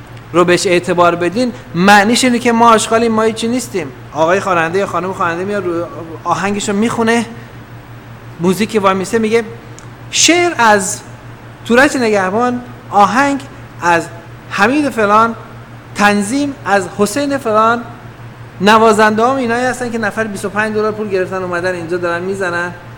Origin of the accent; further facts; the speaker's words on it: Iran; ما ایرانی هستیم، 5000 سال تمدن داریم